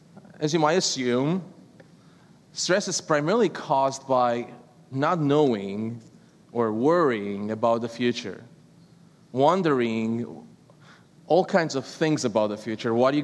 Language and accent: English; Romania; first language Romanian; English is a second language; moved away as an adult; now in United States; I came to the United States almost 10 years ago, so I'm still trying to make sure that I'm speaking English and not Romanian in my sermons.